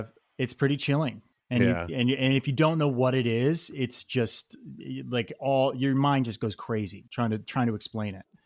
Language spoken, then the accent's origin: English; Boulder, Colorado, United States; I grew up in Boulder, Colorado, and we had these bunch of trees behind our house.